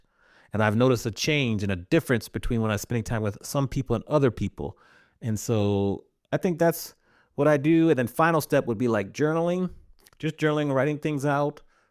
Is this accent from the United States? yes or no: yes; Maryland, United States; I'm from Maryland, so every time you eat a crab cake, you want another one